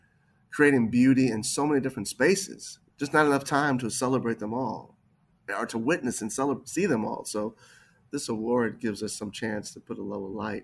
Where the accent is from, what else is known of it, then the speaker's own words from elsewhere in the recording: Washington, District of Columbia, United States; A lot of those awards you mentioned were given to me in my hometown of Washington, D.C. by the D.C. Commission on Arts and Humanities